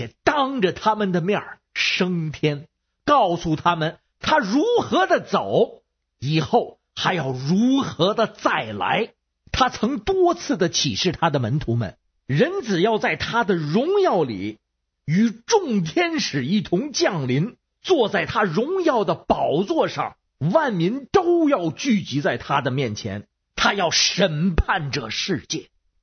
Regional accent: Beijing, China

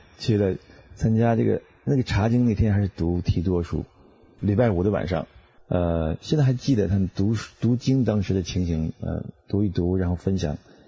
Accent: China; moved away; 他看一眼看出来我是从大陆刚刚出来的

